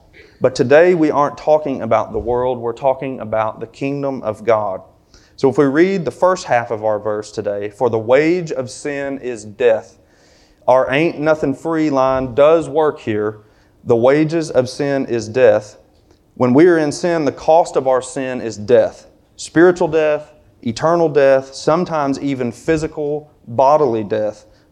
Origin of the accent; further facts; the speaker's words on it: the South, United States; but we're from the South, so you can't just get to the point.